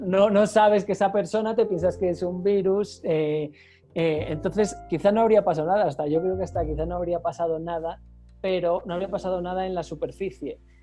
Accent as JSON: {"language": "Spanish", "country": "Spain", "moved": "as an adult", "lives_now": "Colombia", "said": "como español que vive en Colombia hace ya muchos años"}